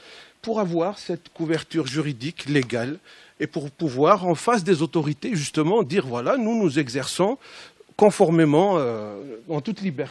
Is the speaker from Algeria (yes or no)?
yes; Kabylie, Algeria; Deux départements seulement. Et je peux vous assurer qu'il n'y a pas un village chez nous en Kabylie